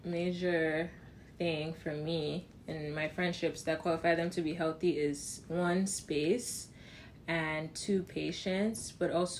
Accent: Nigeria; now in Toronto, Canada; And I live in Toronto. I'm a Nigerian.

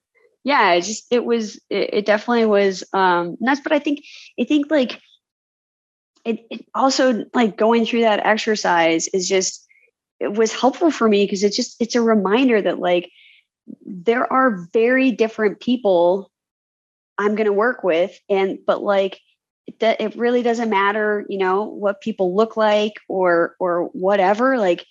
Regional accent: Portland, Oregon, United States; I'm also from Portland, Oregon, and like tattoos are just like very much like a cultural thing in the Pacific Northwest.

